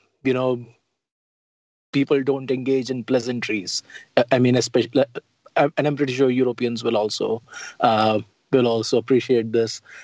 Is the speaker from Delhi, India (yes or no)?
yes; Delhi, India; now in United States; I grew up in Old Delhi, which is the walled city, the old city.